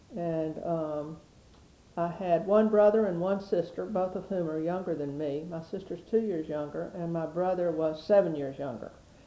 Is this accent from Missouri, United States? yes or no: no; Leesburg, Florida, United States; then we moved back to Leesburg, Florida, and I grew up in Leesburg, went to school there.